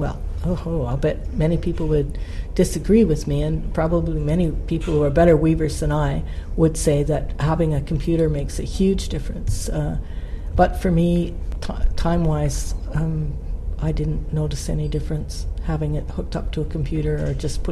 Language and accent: English; Canada; because I'm Canadian